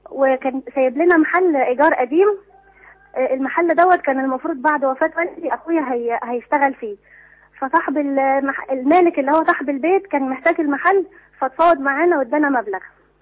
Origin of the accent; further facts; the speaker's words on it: Cairo, Cairo Governorate, Egypt; now in Suez, Egypt; احنا من القاهره وعايشين في السويس،